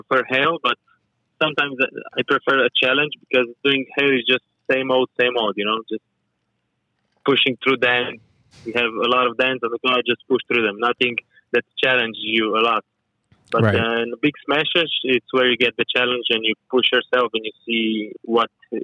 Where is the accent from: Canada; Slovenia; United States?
Slovenia; So I'm from Slovenia, Europe.